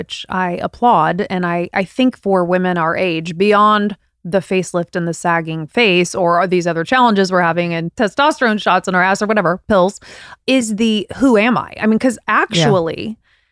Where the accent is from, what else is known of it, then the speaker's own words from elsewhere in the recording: United Kingdom; We're British.